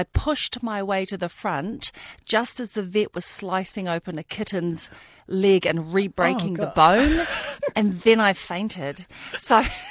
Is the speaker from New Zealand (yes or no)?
yes; New Zealand; born there; I was born in New Zealand.